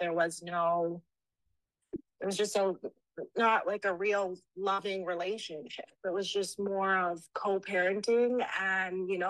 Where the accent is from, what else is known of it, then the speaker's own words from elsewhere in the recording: Canada; because I am in Canada. I am a Canadian citizen.